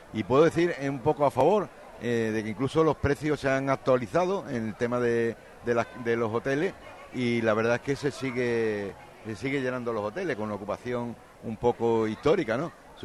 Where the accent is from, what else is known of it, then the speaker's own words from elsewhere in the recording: Torremolinos, Andalusia, Spain; Yo soy nativo de Torremolinos, como bien sabe, nací en la calle San Miguel